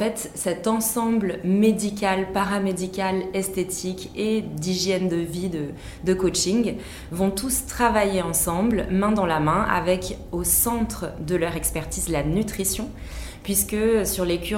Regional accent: Vichy, Auvergne-Rhône-Alpes, France; moi j'ai grandi dans le Medi-Thermal Spa des Célestins à Vichy, qui appartenait à mes parents jusqu'à l'année dernière.

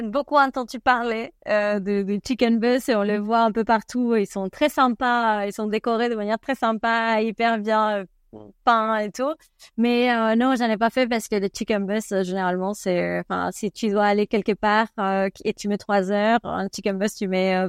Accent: Argentina; c'est quelque chose qui est présent aussi chez moi en Argentine

